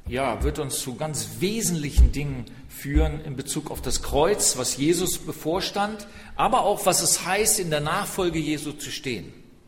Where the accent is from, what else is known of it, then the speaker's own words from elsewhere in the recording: Germany; Ich sage, ich komme aus Deutschland.